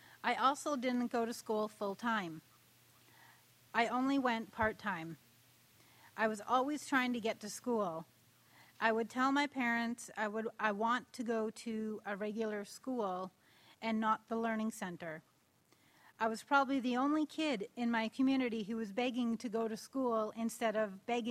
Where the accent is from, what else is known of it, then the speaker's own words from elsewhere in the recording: Yellowknife, Northwest Territories, Canada; I am from Yellowknife and Northwest Territories, Canada. I am an Indigenous person with an intellectual disability